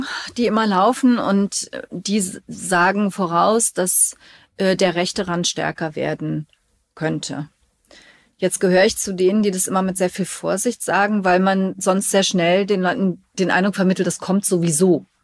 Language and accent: German; Cologne, North Rhine-Westphalia, Germany; in Köln, wo ich groß geworden bin, wo wir beide zur Schule gegangen sind